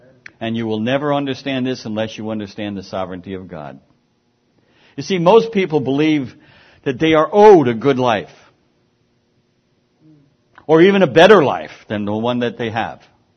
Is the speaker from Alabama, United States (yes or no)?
no; Manhattan, New York, United States; born there; You know, not being a farm boy. I mean, I was born in Manhattan.